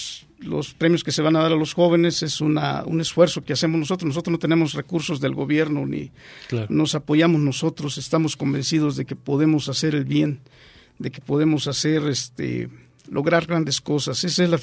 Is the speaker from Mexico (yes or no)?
yes; Mexico; la misión que tenemos como mexicanos